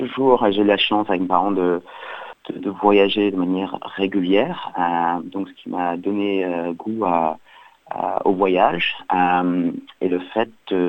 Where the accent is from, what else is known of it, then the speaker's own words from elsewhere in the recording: Réunion, France; moved away as an adult; Donc moi, je suis né à La Réunion et j'y ai vécu mes 20 premières années. Et mes parents y habitent toujours.